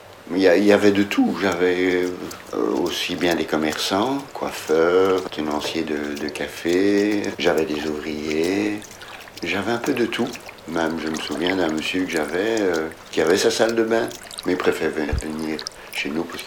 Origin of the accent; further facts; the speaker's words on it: Brussels, Belgium; born there; now in Mechelen, Belgium; Je suis né à Bruxelles et j'habite actuellement à Malines.